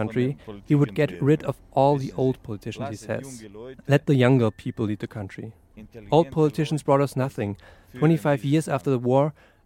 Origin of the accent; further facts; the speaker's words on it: Germany; I'm from Germany.